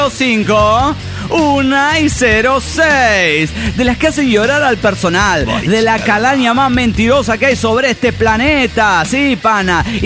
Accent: Mexico City, Mexico

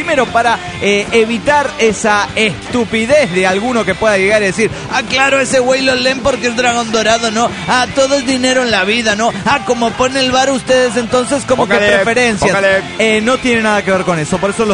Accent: Querétaro, Mexico; vino de paseo a Querétaro, mi ciudad de origen.

